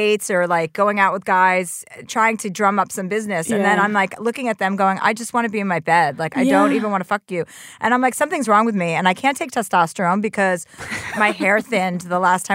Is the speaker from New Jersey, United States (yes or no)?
yes; New Jersey, United States; I'm from New Jersey.